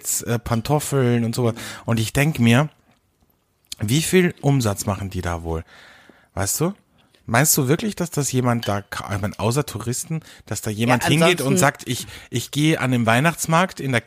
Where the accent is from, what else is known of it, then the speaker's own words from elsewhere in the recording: Austria; bei uns in Österreich ist halt ganz oft Karpfen oder Bratwurst mit Sauerkraut.